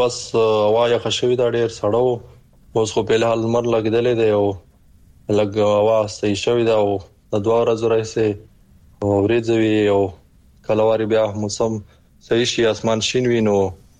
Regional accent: Paktika, Afghanistan; now in Karachi, Pakistan; زه د پکتیکا ولایت برمن ولسوالۍ اوسیدونکی یم

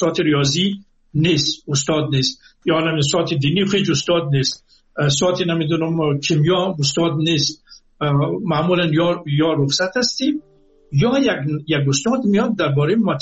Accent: Afghanistan; من از افغانستان آمدم

